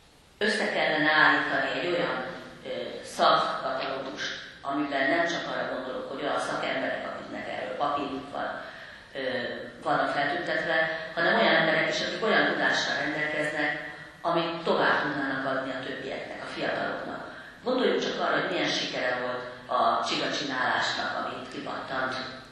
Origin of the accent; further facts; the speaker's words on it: Szeged, Csongrád-Csanád, Hungary; born there; now in Hódmezővásárhely, Hungary; Szegeden születtem, de a gyökereim Békés megyeiek, édesanyám Békés csabai, édesapám pedig mezőbeli elszármazott. Tanulmányaimat Szegeden, Baján és Debrecenben végeztem, főiskolán és egyetemen, Vásárhelyre mentem férjhez